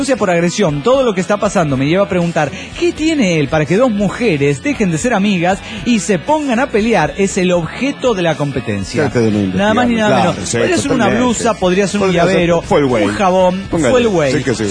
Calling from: Lima, Peru; de Lima, Perú, chicos.

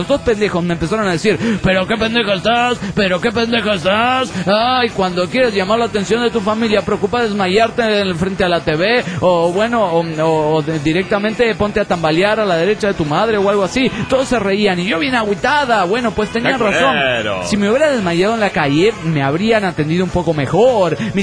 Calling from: Chetumal, Quintana Roo, Mexico; de Chetumal, Quintana Roo, México.

